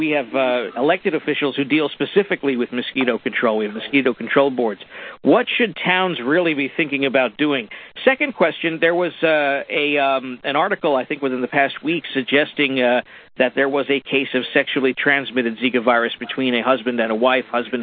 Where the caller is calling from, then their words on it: Florida, United States; Here, I'm calling from South Florida.